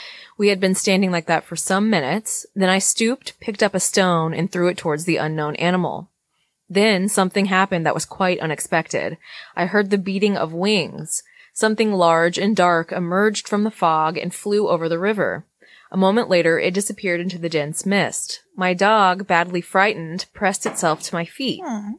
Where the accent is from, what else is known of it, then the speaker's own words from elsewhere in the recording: Texas, United States; Even my home state was not excluded from these winged man sightings, as three people in Houston, Texas, saw the figure of a man with wings like a bat